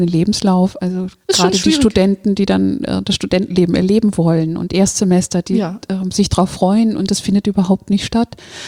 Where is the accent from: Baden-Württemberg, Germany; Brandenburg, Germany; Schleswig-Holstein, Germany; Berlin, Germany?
Schleswig-Holstein, Germany